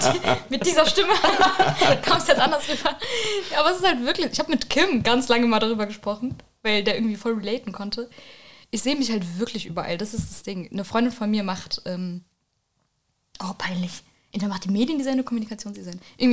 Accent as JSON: {"language": "German", "town": "Rüsselsheim", "region": "Hesse", "country": "Germany", "tie": "born or raised there", "also_born_or_lived": "Wiesbaden", "said": "Ich bin ja in Rüsselsheim, ich bin in Wiesbaden geboren tatsächlich, aber ich bin hier aufgewachsen."}